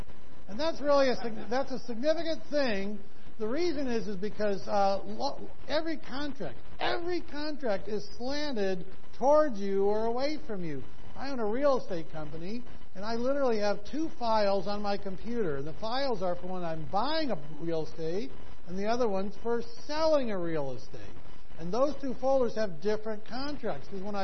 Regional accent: Denver, Colorado, United States; Listen, I come from Denver. I'm a Broncos fan.

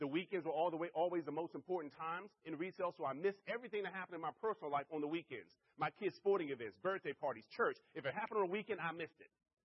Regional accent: Maryland, United States; born and raised in Maryland. I still live in Maryland, about 10 minutes outside of Washington, D.C.

